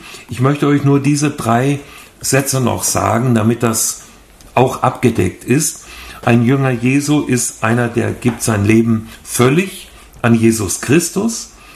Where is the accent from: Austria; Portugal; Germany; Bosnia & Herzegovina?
Germany; Hesse; also born or lived in Baden-Württemberg; Da zogen wir von Baden-Württemberg, wo wir 20 Jahre lang gelebt hatten, zurück in meine Heimat nach Hessen. Und dann kamen wir da in eine kleine Stadt, Hünfeld heißt die, im Landkreis Fulda. Da leben wir heute noch.